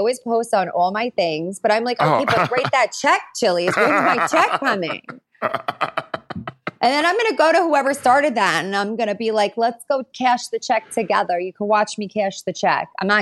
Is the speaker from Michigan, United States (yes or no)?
no; New York, United States; Like, I'm from Long Island. I grew up with like a bunch of my girlfriends.